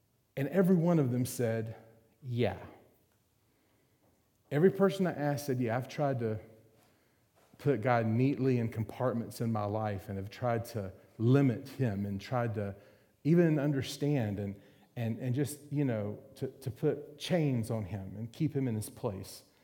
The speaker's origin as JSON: {"language": "English", "town": "Macon", "region": "Georgia", "country": "United States", "said": "We're from Macon, Georgia. We live on a farm."}